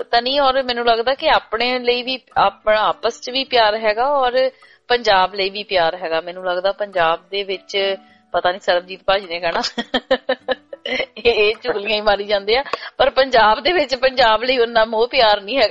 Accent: Punjab, India; ਜਦੋਂ ਪੰਜਾਬ ਚ ਹੋਈਦਾ ਸੀਗਾ ਰਹੀਦਾ ਸੀ ਉਦੋਂ ਐ ਲੱਗਦਾ ਹੁੰਦਾ ਸੀ ਵੀ ਸਾਲ, ਜਿੱਦਾਂ ਮੈਂ ਦੁਆਬੇ ਤੋਂ ਹੁੰਦੀ ਸੀ

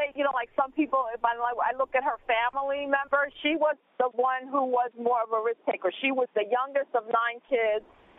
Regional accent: Haiti; now in Yonkers, United States; We're originally from Haiti, and my mom came here first. She came here in 1965. She had to leave me behind and my dad behind.

